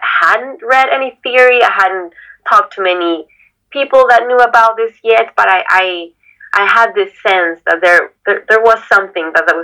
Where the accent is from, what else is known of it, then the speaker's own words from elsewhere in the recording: Colombia; I'm from Colombia.